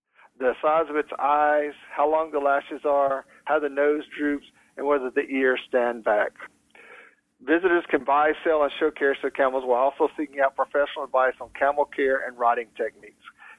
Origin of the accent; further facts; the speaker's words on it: South Carolina, United States; I am from the South. South Carolina, not South Saudi.